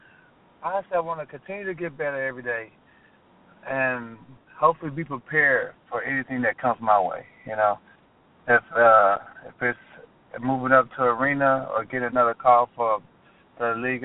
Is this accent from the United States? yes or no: yes; Amarillo, Texas, United States; also born or lived in Denver, United States / Dallas, United States; Yes, sir. I was born in Denver. Then I moved to Amarillo. And from Amarillo, Texas, I moved here in middle school, and I've been here since ever since in Dallas.